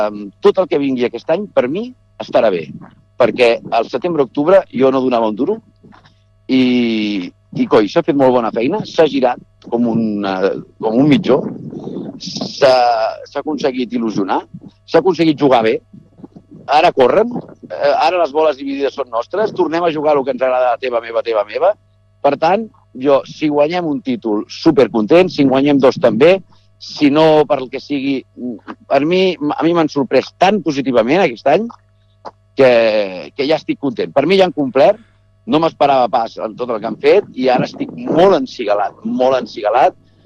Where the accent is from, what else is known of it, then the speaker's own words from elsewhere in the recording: Calafell, Catalonia, Spain; Tot i la rivalitat que hi ha, això encara té més mèrit, sent calafellenc i el bé que em van tractar aquí al